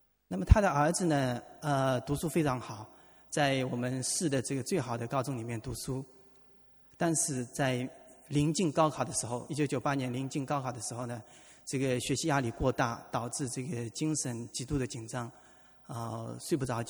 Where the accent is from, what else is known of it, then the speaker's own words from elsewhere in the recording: Hangzhou, Zhejiang, China; 我的家乡呢，是在浙江杭州的一个山村里面。